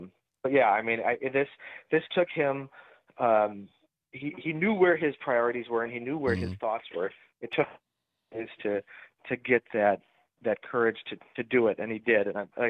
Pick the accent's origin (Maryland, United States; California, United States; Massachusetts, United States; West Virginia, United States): West Virginia, United States; Alloy; he was my state senator since I was born. I grew up in Alloy